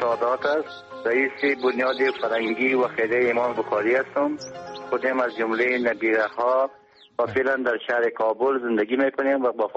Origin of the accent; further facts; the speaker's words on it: Bukhara, Bukhara Region, Uzbekistan; بله، از بخارا آمدم